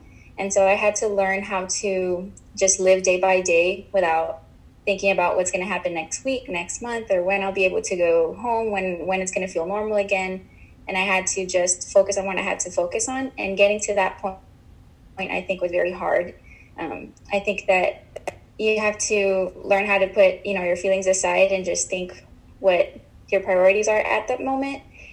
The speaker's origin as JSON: {"language": "English", "town": "Tegucigalpa", "region": "Francisco Morazán", "country": "Honduras", "said": "I am 22 years old. I am from Tegucigalpa, Honduras"}